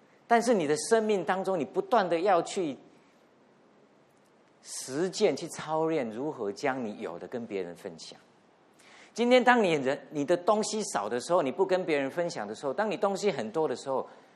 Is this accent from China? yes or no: no; Taiwan; moved away as an adult; now in United States; 30年前的这一个月，我从台湾坐飞机来到美国，但是我在美国的第一个城市叫做 Jackson, Mississippi。